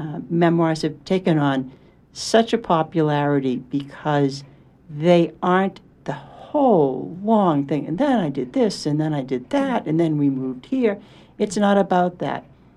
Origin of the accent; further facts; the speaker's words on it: Freedom, Maine, United States; You know, I write stories about growing up in Freedom, Maine.